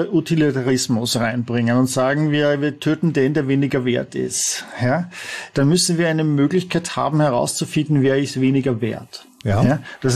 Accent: Vienna, Austria; ich bin Wiener.

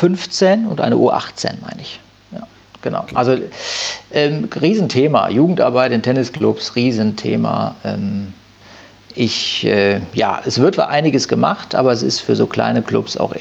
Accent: Düsseldorf, North Rhine-Westphalia, Germany; born there; now in Haan, Germany; Gebürtig bin ich Düsseldorfer. Und bin mit meiner Familie dann nach Hahn rausgezogen.

